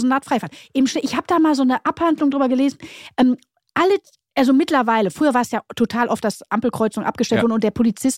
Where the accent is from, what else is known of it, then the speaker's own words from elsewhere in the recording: Duisburg, North Rhine-Westphalia, Germany; Ich komme ja aus Duisburg